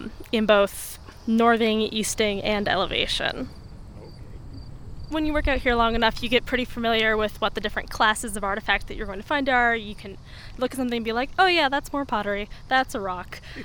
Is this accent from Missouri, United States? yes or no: yes; St. Louis, Missouri, United States; I grew up in St. Louis, so I would take social studies field trips as a little elementary school kid over here.